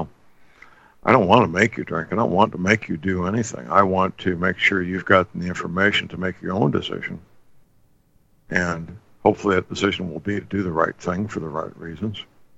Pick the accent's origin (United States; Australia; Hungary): United States; St. Louis, Missouri; They're my hometown, St. Louis, very well-trained young men and women who do a great job taking orders.